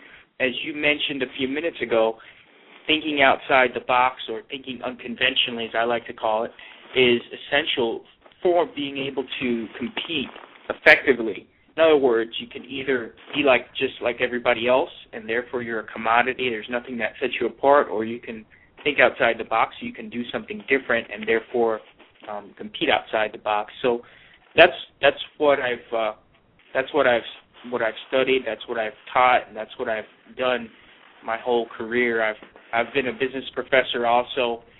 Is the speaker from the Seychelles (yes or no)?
no; New York City, New York, United States; Well, born and raised in New York City, and I've traveled a lot since.